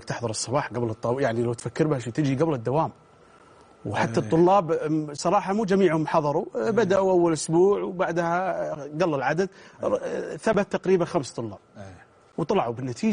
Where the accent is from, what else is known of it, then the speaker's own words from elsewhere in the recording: Saudi Arabia; now in Riyadh, Saudi Arabia; أنا طال عمرك من الشمال